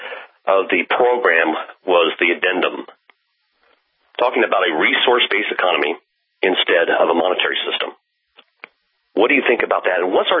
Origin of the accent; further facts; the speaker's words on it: California, United States; moved away; My brother, Alex. Remember me? … from California.